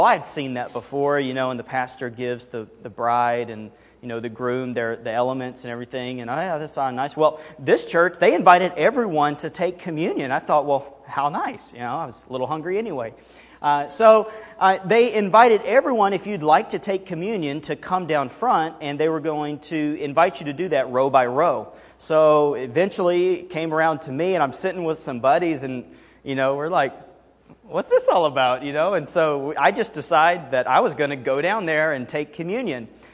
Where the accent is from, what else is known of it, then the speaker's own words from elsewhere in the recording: Alabama, United States; accent: southern; So if you ever pick up on a slightly southern accent, that's where it comes from, because I'm from Alabama. And we grew up on the Gulf Coast.